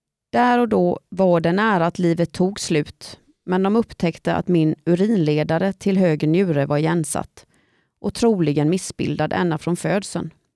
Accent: Vetlanda, Jönköping County, Sweden; also born or lived in Malmö; och jag bor i Vetlanda med min hund Benny. Jag föddes en aprildag i Malmö 1970 och vi flyttade till Vetlanda 71. Min pappa fick jobb på Sapa. När jag växte upp i Vetlanda var jag

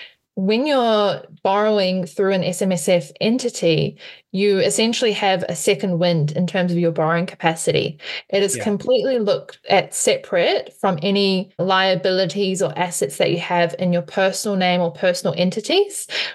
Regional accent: New Zealand; we're both Kiwis, right? So we come from New Zealand.

